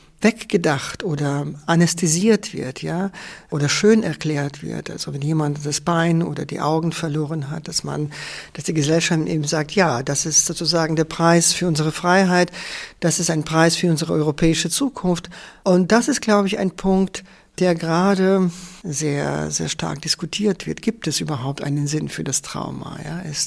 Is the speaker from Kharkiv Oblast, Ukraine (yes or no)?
no; Lviv, Lviv Oblast, Ukraine; es gibt in meiner Heimatstadt einen ganz großen, bekannten alten Friedhof, so eine Art Père Lachaise, ein Lemberger Père Lachaise